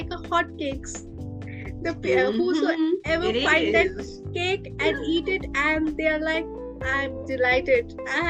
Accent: New York, United States; English is a second language; I'm from the New York, and I ace the exam.

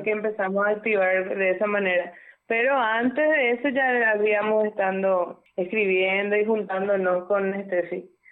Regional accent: Ciudad del Este, Alto Paraná, Paraguay; Nosotros somos de Ciudad del Este

